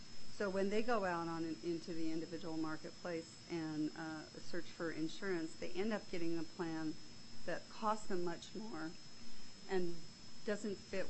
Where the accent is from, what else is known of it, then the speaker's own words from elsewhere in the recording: Fairbanks, Alaska, United States; born there; I was born in Fairbanks in 1958, and I've seen my fellow Alaskans support one another when it's been necessary.